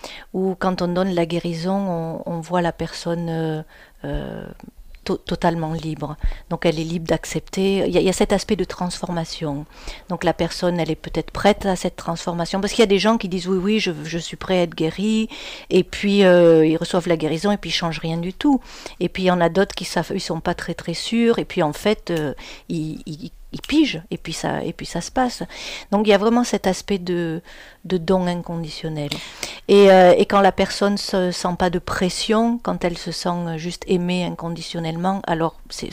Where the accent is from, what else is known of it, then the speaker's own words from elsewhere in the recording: Manosque, Provence-Alpes-Côte d'Azur, France; Il était cantonnier à Manosque, j'ai grandi à Manosque.